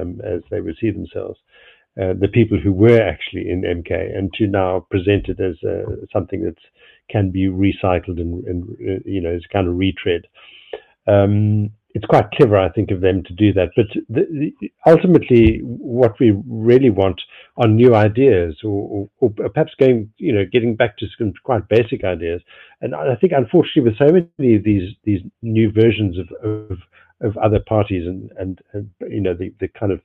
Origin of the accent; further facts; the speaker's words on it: South Africa; it's very hard being a South African, actually